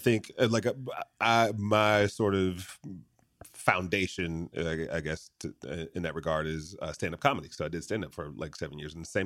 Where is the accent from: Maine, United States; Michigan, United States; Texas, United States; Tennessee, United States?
Michigan, United States; I mean, look, I grew up in Michigan and I remember a caddy